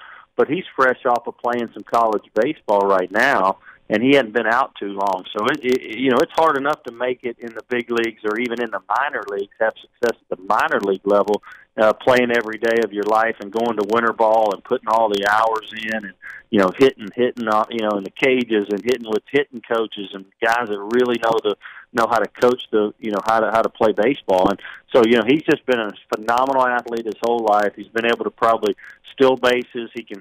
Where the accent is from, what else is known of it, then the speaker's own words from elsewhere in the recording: Louisiana, United States; I mean, I'm coming from Louisiana.